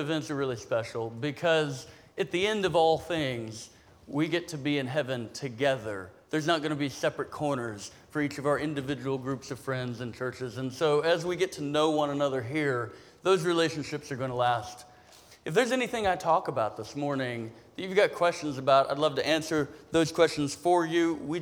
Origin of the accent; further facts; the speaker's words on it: Kentucky, United States; I am from Kentucky. I bring you greetings from the churches in Kentucky.